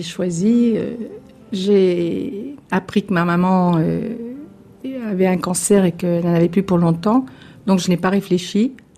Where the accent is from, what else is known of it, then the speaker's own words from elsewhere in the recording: Corsica, France; Je n'ai pas besoin de signes ostentatoires pour prouver que je suis corse.